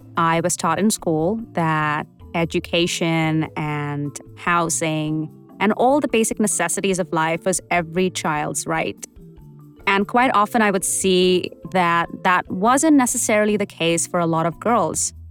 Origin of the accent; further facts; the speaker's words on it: India; moved away; to take on this unique challenge as a South Asian girl, as an Indian girl, coming to the West with dreams and ambitions in her eyes